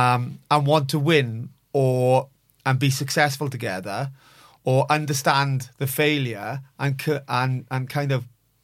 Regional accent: Bridgend, Wales, United Kingdom; I was born and raised in Bridgend. The heartbeat of the town was the rugby team.

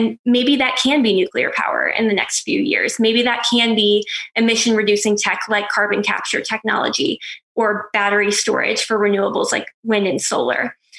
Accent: Pennsylvania, United States; in my home state of Pennsylvania, Three Mile Island

